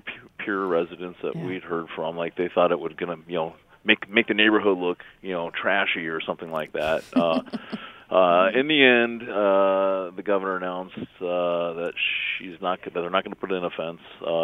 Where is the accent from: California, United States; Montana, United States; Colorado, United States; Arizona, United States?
Colorado, United States; Denver; I'm from Denver, and that mansion has a fence around it.